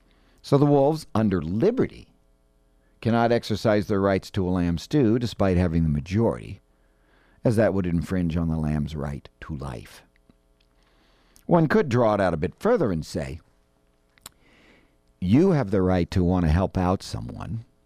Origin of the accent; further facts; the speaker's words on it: California, United States; I grew up in Marin.